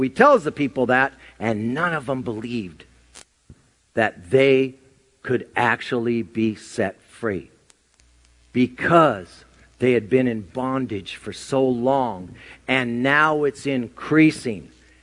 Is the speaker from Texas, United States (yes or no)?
no; Santa Ana, California, United States; I grew up in Santa Ana.